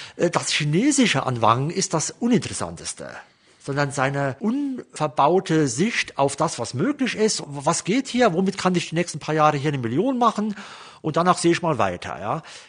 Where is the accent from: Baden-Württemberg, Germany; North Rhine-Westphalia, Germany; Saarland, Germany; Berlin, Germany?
Saarland, Germany; Primstal; Also ich weiß natürlich, dass mein Heimatdorf Primstal nicht das Paradies ist, aber es ist einfach wunderbar für mich, ja.